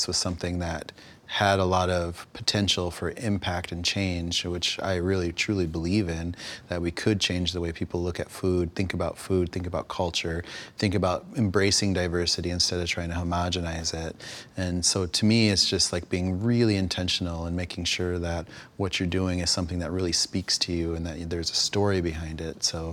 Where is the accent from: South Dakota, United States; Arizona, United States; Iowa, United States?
South Dakota, United States; Pine Ridge; Growing up on Pine Ridge, where there was massive amount of unemployment, massive amount of alcoholism and going on back in the late 70s and early 80s when I was a child.